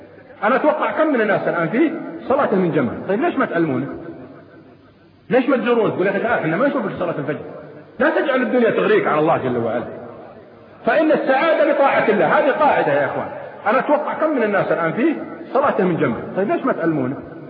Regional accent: Eastern Province, Saudi Arabia; قلت أنا والله من أهل الشرقية ورايح للشرقية

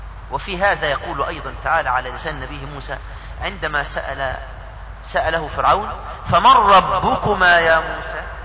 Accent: Egypt; مثلا كلمة ولد نقولها لمن؟ للطفل عندنا في مصر، نعني بها المولود الصغير.

